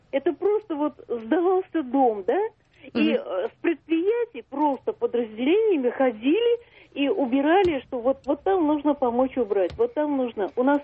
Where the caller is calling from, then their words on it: Moscow, Russia; Я звоню из Москвы.